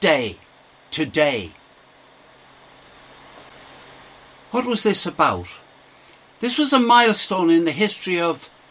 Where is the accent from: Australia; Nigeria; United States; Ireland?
Ireland; I grew up in Roman Catholic Ireland.